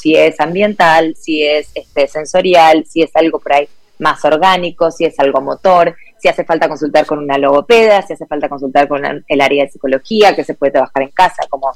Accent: Argentina; Yo soy argentina, me formé en Argentina, hice la universidad

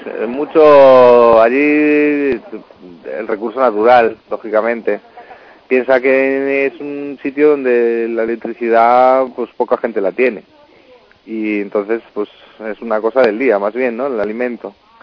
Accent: Galicia, Spain; Yo como gallego, eso se lo decía aquí a un amigo hoy, ayer, no sé.

